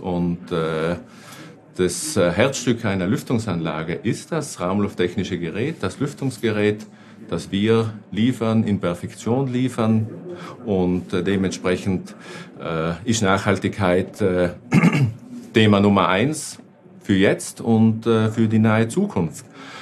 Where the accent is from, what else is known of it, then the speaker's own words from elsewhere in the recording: Tyrol, Austria; Man hört es vielleicht ein bisschen. Ich bin kein typischer Deutscher. Ich bin auch kein Österreicher, aber zumindest ein Tiroler.